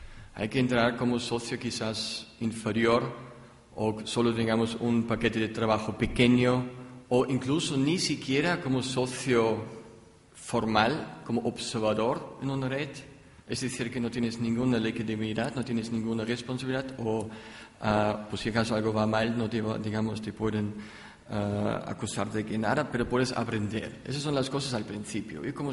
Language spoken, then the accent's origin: Spanish; Austria; Spanish is a second language; Yo soy austríaco y alemán es el idioma más hablante de toda Europa, pero es todo en inglés.